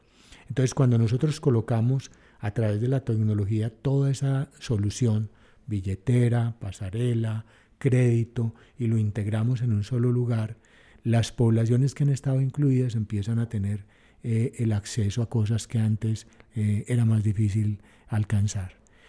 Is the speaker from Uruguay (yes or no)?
no; Colombia; nos movemos como colombianos